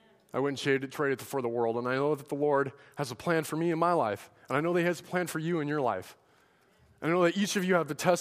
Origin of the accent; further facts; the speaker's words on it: Washington, United States; now in Nebraska, United States; Nebraska's a nice state, but I'm from Washington.